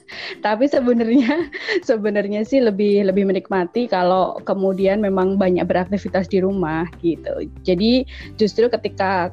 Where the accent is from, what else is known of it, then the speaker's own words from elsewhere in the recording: Ponorogo, East Java, Indonesia; Karena aku orang Ponorogo, tentu ngakunya bumbu pecel Ponorogo enak